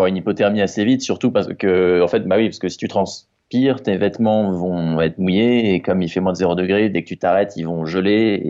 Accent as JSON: {"language": "French", "region": "Normandy", "country": "France", "said": "Moi, je suis de Normandie à l'origine, donc je connais la pluie, mais le froid extrême, pas des masses."}